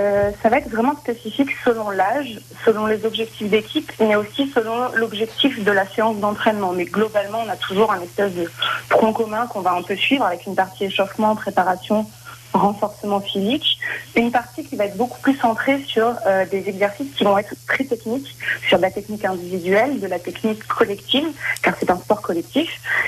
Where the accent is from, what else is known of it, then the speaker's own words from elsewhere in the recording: Nice, Provence-Alpes-Côte d'Azur, France; avant d'arriver dans les Landes, moi, je venais de Nice